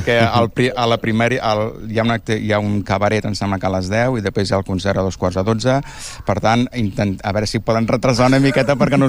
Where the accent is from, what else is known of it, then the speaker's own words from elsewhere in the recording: Tarragona, Catalonia, Spain; Bé, com aquí parlo com a tarragoní, i per mi és un orgull.